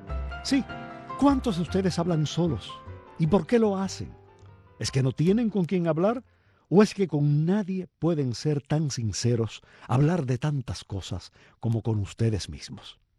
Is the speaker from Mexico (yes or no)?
no; Cuba; no somos pocos los cubanos que hablamos solos